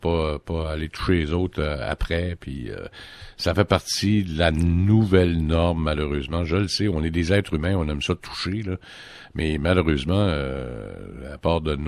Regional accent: Quebec, Canada; qui ont conçu ça ici chez nous au Québec

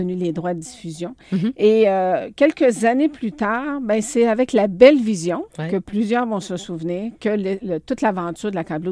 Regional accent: Trois-Rivières, Quebec, Canada; moi, je suis originaire de Trois-Rivières. Je travaillais à l'époque à Trois-Rivières.

